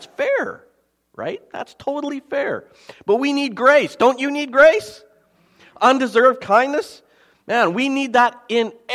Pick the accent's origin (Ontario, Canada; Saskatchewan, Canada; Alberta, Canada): Alberta, Canada; Slave Lake; I come from Slave Lake, where a third of the town burned down in 2011.